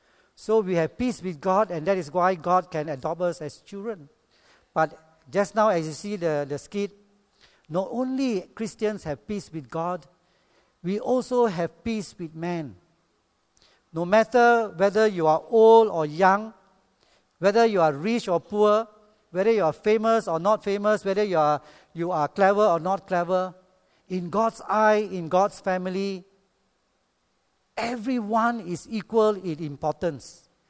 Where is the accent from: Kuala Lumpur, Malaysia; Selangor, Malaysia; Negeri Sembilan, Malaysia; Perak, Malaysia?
Perak, Malaysia; Ipoh; I was a bit surprised because I come from Ipoh, and Ipoh people are poor people.